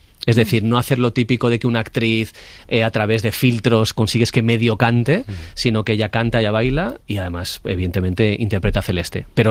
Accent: Basque Country, Spain; ni siquiera ha participado como buen vasco con plantillas, o sea, piso hacia adentro

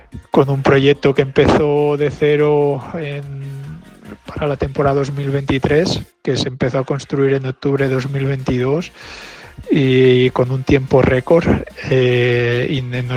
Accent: Spain; es una gran satisfacción, y por supuesto para mí también, ¿no?, como español.

